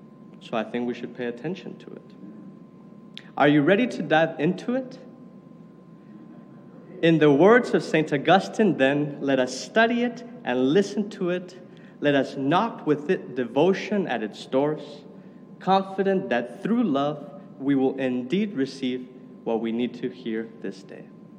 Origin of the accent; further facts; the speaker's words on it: Spain; They didn't know I was from Spain and therefore spoke Spanish.